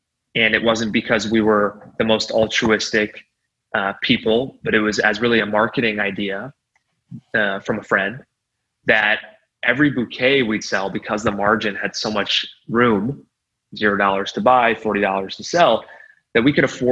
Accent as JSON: {"language": "English", "town": "Chicago", "region": "Illinois", "country": "United States", "tie": "born or raised there", "said": "and I grew up in Chicago."}